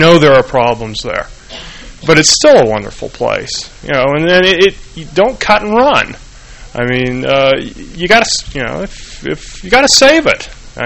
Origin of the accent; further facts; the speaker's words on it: Salt Lake City, Utah, United States; I grew up in Salt Lake, and I always swore I'd never go there.